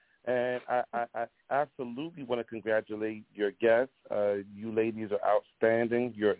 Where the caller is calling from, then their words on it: Philadelphia, Pennsylvania, United States; I'm calling from Philadelphia